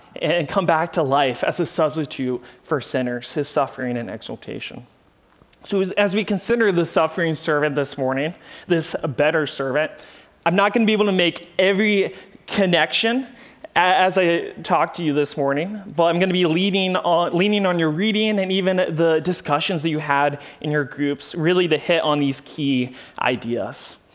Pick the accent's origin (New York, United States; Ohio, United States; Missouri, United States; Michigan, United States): Ohio, United States; Columbus; I grew up in Columbus, Ohio, in the suburbs, and the last 5 years of my life was in Cedarville at the university, Cedarville University